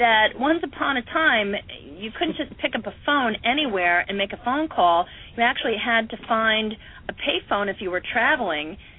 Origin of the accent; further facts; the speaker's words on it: New York, United States; I remember just growing up in the Catskills